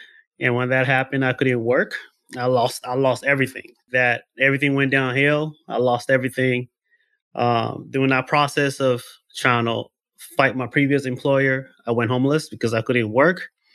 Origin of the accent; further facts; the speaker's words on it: Sierra Leone; moved away; I'm an immigrant from Sierra Leone, refugee from two wars. I truly should not be here.